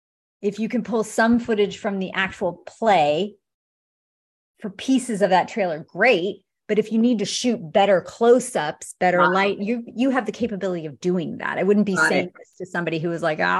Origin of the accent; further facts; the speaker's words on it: Oregon, United States; Oh, Debbie's from Oregon. I'm from Oregon.